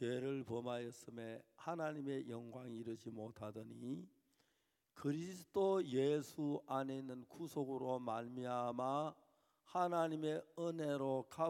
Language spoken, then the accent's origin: Korean; Seonsan, North Gyeongsang, South Korea; 경북 선산이 제 고향인데.